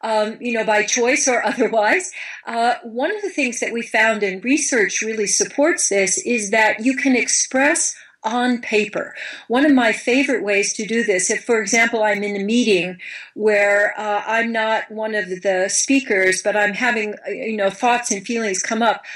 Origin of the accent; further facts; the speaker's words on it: Midwest, United States; I grew up in the Midwest of this country, where at that time it was really much better to just keep your mouth shut